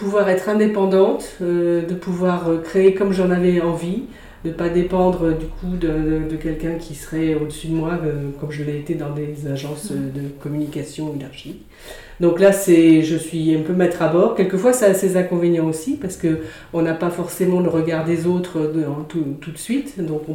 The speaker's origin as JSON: {"language": "French", "region": "Nouvelle-Aquitaine", "country": "France", "said": "Moi, je viens de Charente-Maritime, donc ça a dû me marquer forcément inconsciemment."}